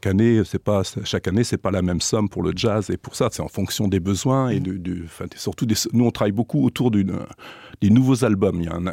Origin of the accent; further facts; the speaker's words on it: France; now in Luxembourg; ils ont recruté un Français, mais maintenant, je suis luxembourgeois.